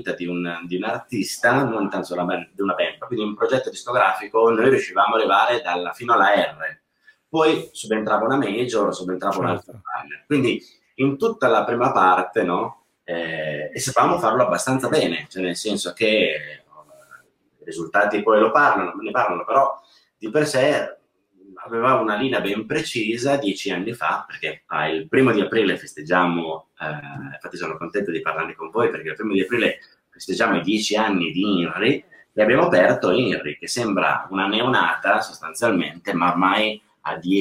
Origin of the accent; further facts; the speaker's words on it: Mantua, Lombardy, Italy; born there; ma prima ancora ero a Mantova, io sono nato a Mantova, e mi sono completamente improvvisato